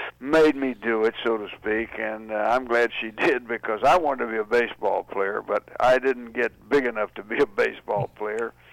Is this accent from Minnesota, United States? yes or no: no; Georgia, United States; Well, I grew up in a little cotton mill town in North Georgia, about 20, 25 miles north of Atlanta.